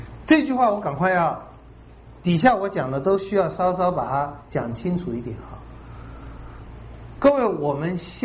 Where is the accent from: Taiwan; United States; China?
Taiwan; 但是我在小的时候，我们台湾人还不大相信新台币